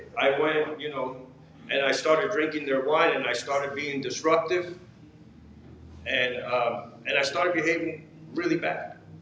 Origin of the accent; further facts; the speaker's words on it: Hoboken, New Jersey, United States; also born or lived in Puerto Rico; I was born in the Caribbean. I was born on a little island in Puerto Rico. And my parents moved to New Jersey when I was, I think I was 1 or 2 years old.